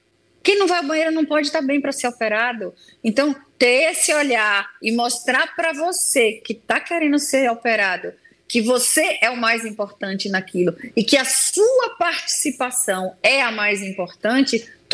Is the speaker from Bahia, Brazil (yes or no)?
yes; Feira de Santana, Bahia, Brazil; Já temos um em Feira de Santana, na minha terra natal